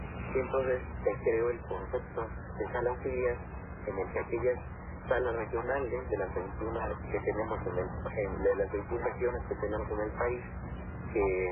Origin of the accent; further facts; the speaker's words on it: Mexico; Nos hemos sentido orgullosos de lo que hemos hecho como mexicanos.